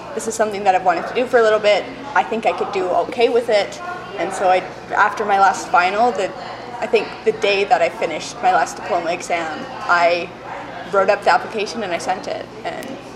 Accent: Alberta, Canada; also born or lived in Ontario / British Columbia; I was born in Southern Ontario and lived in Ontario until I was 5. And then my family moved out to Southern Alberta. Then we moved to BC, and then we're back to Alberta.

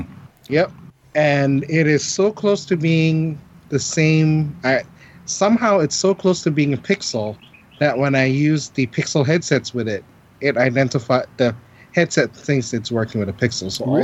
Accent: Hawaii, United States; Oh, I admit, when I lived on the mainland, I did have fun saying, I'm from Hawaii, I live in Hawaii, but I don't live on Hawaii.

